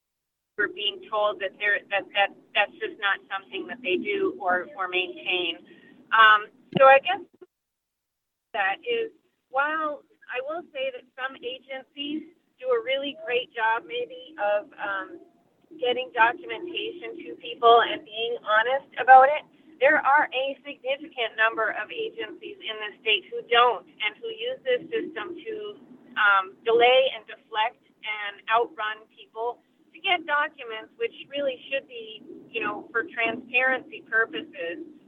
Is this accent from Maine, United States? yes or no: yes; Winterport, Maine, United States; I'm from Winterport.